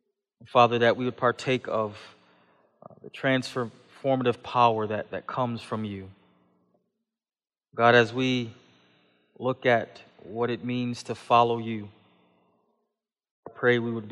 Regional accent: Buffalo, New York, United States; I grew up in Buffalo. I am a Buffalo Bills fan, a Buffalo Sabres fan, and a New York Yankees fan.

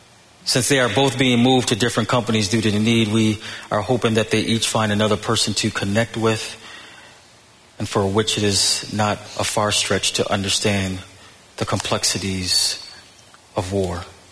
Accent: Buffalo, New York, United States; I grew up in Buffalo where being a thug was a popular thing.

